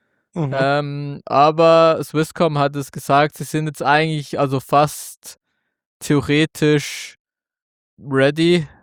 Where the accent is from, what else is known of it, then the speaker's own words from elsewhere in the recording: Switzerland; Und das sage ich als Schweizer